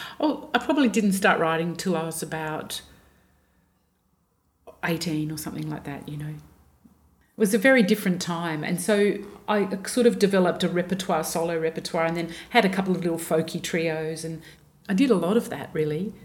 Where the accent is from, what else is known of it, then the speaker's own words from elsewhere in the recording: Melbourne, Victoria, Australia; I grew up in Melbourne. I grew up in Oakley, and I went to, from year nine, I went to like a progressive school called Huntingdale Tech